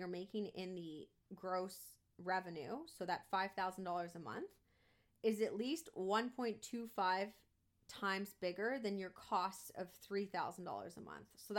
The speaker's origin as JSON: {"language": "English", "country": "Canada", "said": "It must be impossible as a Canadian to be able to buy"}